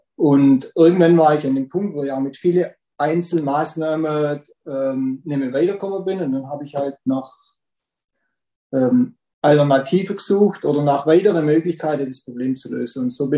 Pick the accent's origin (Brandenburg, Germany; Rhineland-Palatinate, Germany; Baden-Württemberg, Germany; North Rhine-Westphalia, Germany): Baden-Württemberg, Germany; Rudersberg; aus Rudersberg, Baden-Württemberg, und wir haben einen Milchviehbetrieb seit annähernd 20 Jahren